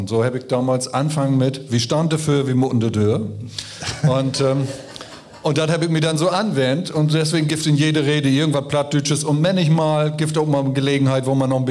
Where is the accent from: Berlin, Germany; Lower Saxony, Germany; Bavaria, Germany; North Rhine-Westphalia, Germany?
Lower Saxony, Germany; Emden; ich bin gebürtige Ende, also ostfriesische Jung und hab Biminolen platt lehrt und hab das immer gern auch pflegt dann anschließend. Und ich bin verheiratet, hab 5 Kinder. Wohnen in Pevsum, also in Downtown von Gemein Krummhörn